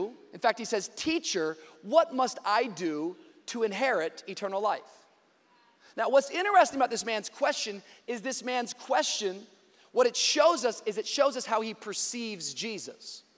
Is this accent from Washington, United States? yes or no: yes; Tacoma, Washington, United States; I grew up in Tacoma, Washington, outside of Seattle, and I grew up on Woodworth Avenue, right next door to my grandparents.